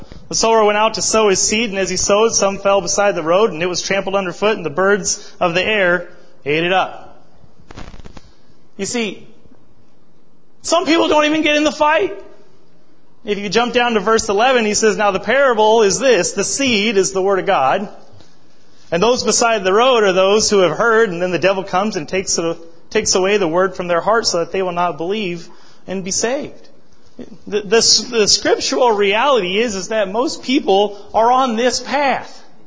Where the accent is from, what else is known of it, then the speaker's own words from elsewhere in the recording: Montana, United States; You see, I'm from Montana. I look at people when I pass them. I found out you don't do that, you know, in big cities